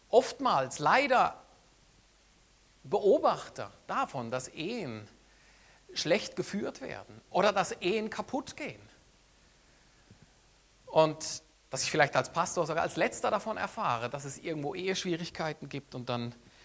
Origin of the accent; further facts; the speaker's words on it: Germany; now in Switzerland; ich habe als Deutscher, als ich in die Schweiz gekommen bin, habe ich das Lied nicht gekannt.